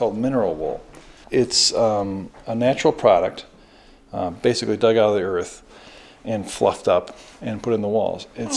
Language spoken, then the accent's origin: English; Georgia, United States; He was from Arizona and I was from Georgia.